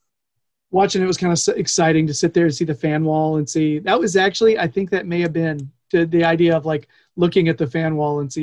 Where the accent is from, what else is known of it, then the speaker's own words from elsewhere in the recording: United States; Because although being American, yes, feel a burden on that, but I'm an Everton supporter